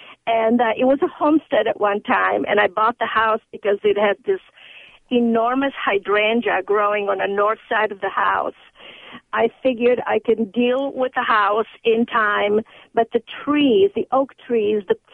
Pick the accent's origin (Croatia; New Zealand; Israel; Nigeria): Croatia; now in Iowa City, United States; Well, I moved here from Croatia in 1968.